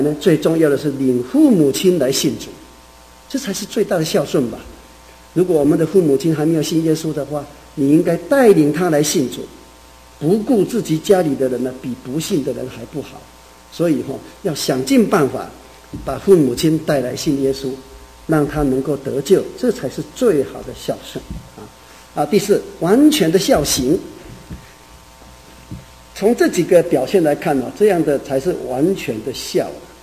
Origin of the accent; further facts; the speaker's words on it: China; 西洋人呢、啊，跟我们中国人哈、啊，跟